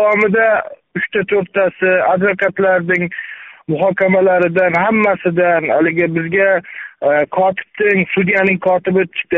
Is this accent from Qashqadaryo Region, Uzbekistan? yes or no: no; Jizzakh Region, Uzbekistan; born there; 1981 yil Jizzax viloyatida tug'ilganman.